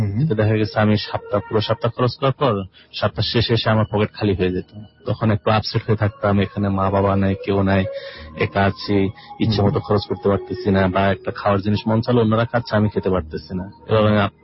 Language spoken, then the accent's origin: Bangla; Noakhali, Chittagong Division, Bangladesh; আমি মূলত নোয়াখালীর ছেলে, ছোটবেলায় নোয়াখালীর ছিলাম। এরপর আমার বয়স যখন 8 বছর, তখন আমি চট্টগ্রাম লেখাপড়ার জন্য চলে যাই, সেখানে আমি লেখাপড়া করছি 4 বছর। তারপর আবার আমি ঘটনাক্রমে নোয়াখালীতে